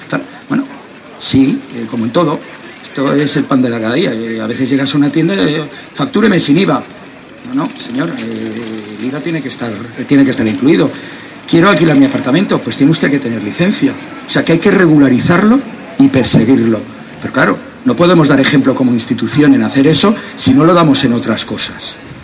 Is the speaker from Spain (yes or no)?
yes; Sitges, Catalonia, Spain; no haya un piso donde podamos vivir en Sitges, los que somos de Sitges